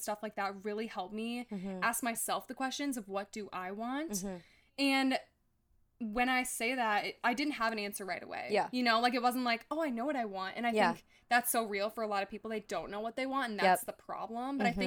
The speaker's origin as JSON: {"language": "English", "region": "Minnesota", "country": "United States", "tie": "born or raised there", "also_born_or_lived": "Iowa", "said": "I graduated from the University of Iowa, it was winter of, I think, 2022. Mm. And I moved back to my hometown in like Minnesota."}